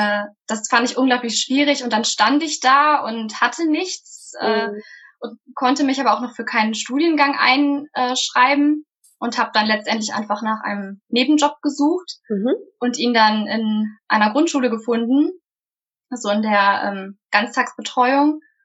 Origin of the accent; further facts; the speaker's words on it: North Rhine-Westphalia, Germany; Also momentan pendle ich sehr viel zwischen Münster und meinem Heimatdorf. Und das Referendariat würde ich ganz gerne dann hier in der Nähe am Niederrhein irgendwo machen.